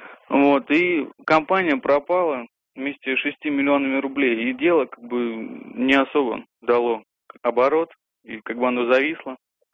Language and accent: Russian; Saratov, Saratov Oblast, Russia; из Саратова.